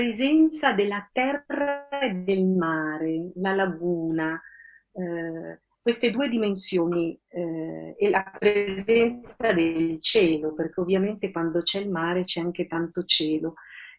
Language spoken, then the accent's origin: Italian; Venice, Veneto, Italy; born there; now in Milan, Italy; io sono nata a Venezia, poi sono vissuta, diciamo, sulla terraferma prima poi di arrivare a vivere a Milano.